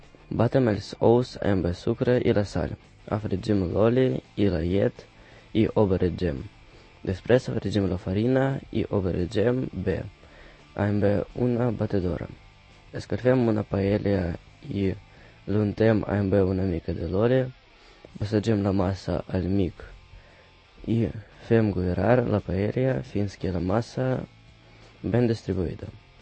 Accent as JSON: {"language": "Catalan", "country": "Russia", "second_language": "Catalan", "lives_now": "Sant Cugat, Spain", "said": "Hola a tothom … vinc de Rússia, tinc 14 anys i era 13 mesos que visc a Sant Cugat."}